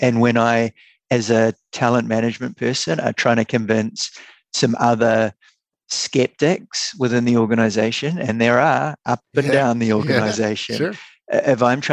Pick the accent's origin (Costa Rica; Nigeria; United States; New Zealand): New Zealand; I'm from New Zealand.